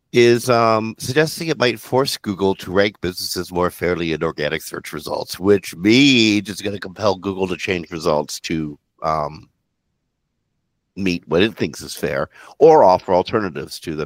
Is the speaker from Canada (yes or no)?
yes; Canada; And I'm speaking as a Canadian.